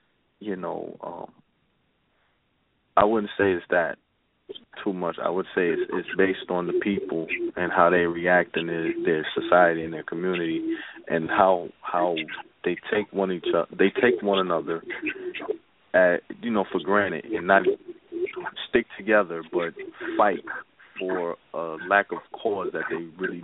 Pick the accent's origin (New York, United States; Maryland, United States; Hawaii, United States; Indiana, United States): New York, United States; As I said, growing up in New York, I've seen a lot of gang violence.